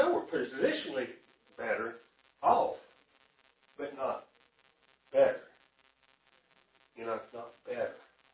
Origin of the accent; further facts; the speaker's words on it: the South, United States; Dogs. I'm from the South. Dogs and hogs.